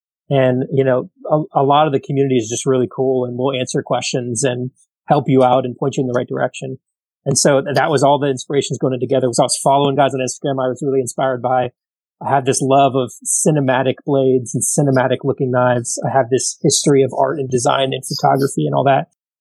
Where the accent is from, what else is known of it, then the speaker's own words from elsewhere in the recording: Florida, United States; I'm from Florida, so we don't get those. I mean, we get those waves during hurricanes, but we don't really get those waves.